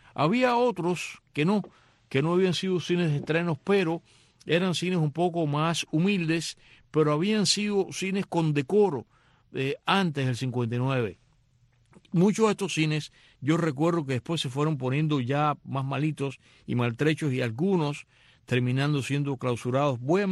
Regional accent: Marianao, Havana, Cuba; Ya en mi época de niño, allí en Marinao, a ver quién se acordará de esto, había un cine que ya estaba clausurado

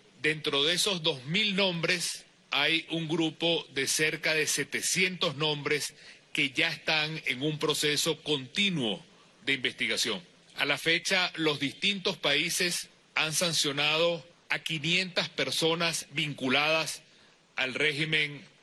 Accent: Venezuela; Para nosotros como venezolanos es enteramente satisfactorio

